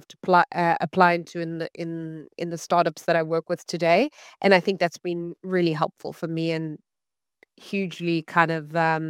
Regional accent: South Africa; So as you mentioned, I'm from South Africa. I grew up in a home where my dad was an entrepreneur.

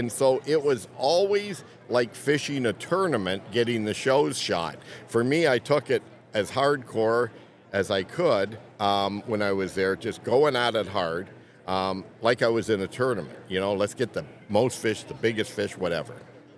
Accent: Blenheim, Ontario, Canada; growing up in Blenheim, little small town, southwestern Ontario

